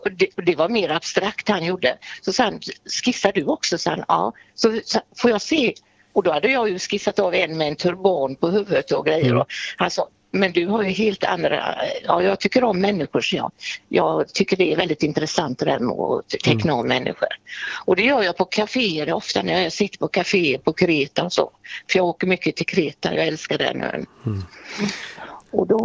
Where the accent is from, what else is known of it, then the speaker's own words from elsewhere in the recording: Gothenburg, Västra Götaland County, Sweden; now in Orust, Sweden; jag är inte från Orust, jag är från Göteborg egentligen.